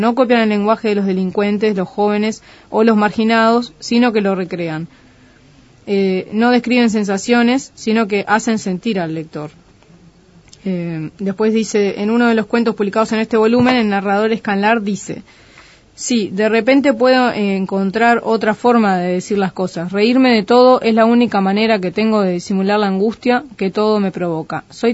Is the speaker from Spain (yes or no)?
no; Montevideo, Uruguay; Me crié en el barrio Palermo, si sos montevideano sabés de qué hablo, es el barrio de los negros, del candombe y las llamadas.